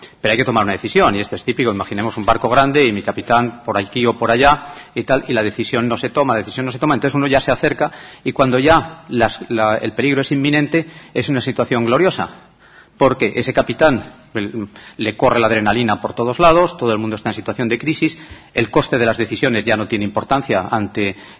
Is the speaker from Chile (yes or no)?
no; Spain; nosotros, como sociedad, como españoles